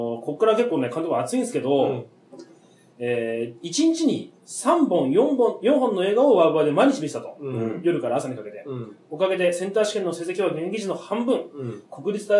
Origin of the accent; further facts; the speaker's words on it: Kanto, Japan; 私も同じ関東地方出身なので気づいてなかった。